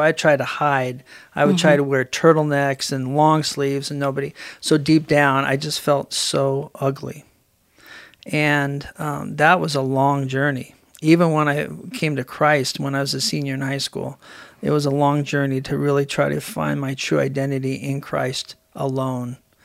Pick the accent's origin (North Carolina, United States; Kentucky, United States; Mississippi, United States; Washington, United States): Washington, United States; Seattle; Growing up in Seattle, I had inherited from my dad eczema, really bad.